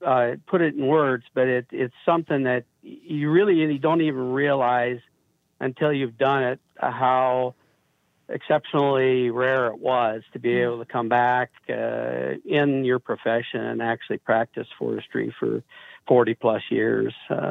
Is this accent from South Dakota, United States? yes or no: yes; Deadwood, South Dakota, United States; I actually was born and raised in Deadwood, South Dakota, and graduated from the last class of Deadwood High School in 1971.